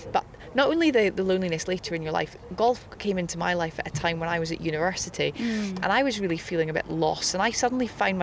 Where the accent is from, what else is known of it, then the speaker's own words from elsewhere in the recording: United Kingdom; the AIG Women's Open for me is, and I guess as a British person, it's the home major, isn't it?